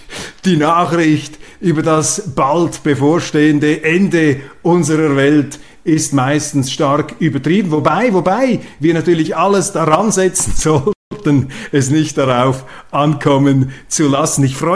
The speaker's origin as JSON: {"language": "German", "region": "Zurich", "country": "Switzerland", "said": "Und als Zürcher beneide ich die Luzerner."}